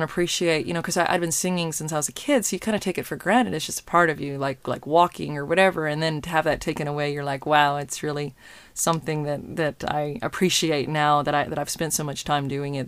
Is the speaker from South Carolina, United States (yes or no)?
no; Alabama, United States; born there; from Alabama, because I was born in Alabama.